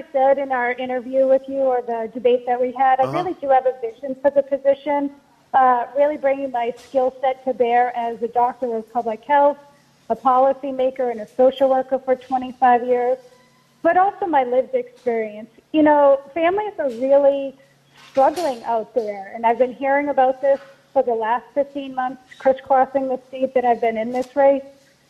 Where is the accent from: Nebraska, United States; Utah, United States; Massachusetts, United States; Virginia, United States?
Massachusetts, United States; Lowell; Yeah, we've been starting in my hometown city of Lowell, Massachusetts.